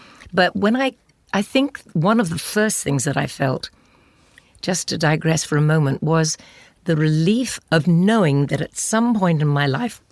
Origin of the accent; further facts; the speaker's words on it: England, United Kingdom; Love England. Oh, my God. Yeah.